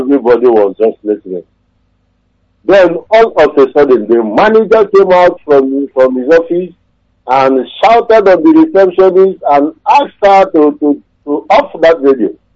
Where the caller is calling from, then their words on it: Asaba, Delta, Nigeria; I'm calling from Asaba.